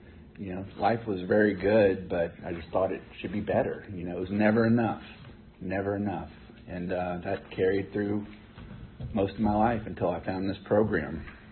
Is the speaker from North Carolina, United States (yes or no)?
no; Richmond, Virginia, United States; I'm from Richmond, Virginia. I grew up on the south side of Richmond. I've lived in Virginia all my life.